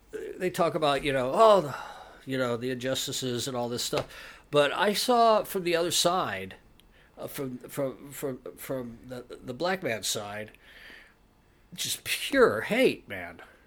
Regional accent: Beaumont, Texas, United States; born there; No. I was born in Beaumont.

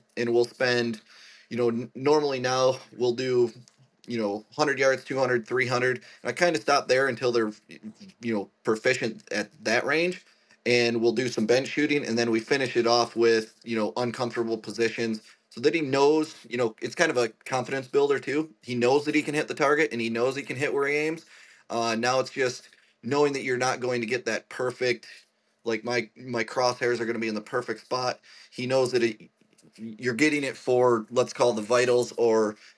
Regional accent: Michigan, United States; because growing up in Michigan

